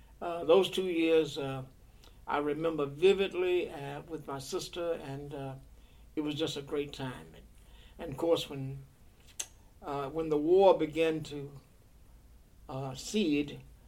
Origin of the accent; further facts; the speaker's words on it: Kentucky, United States; there was some tolerance, some racial tolerance in my hometown, but it was still Kentucky.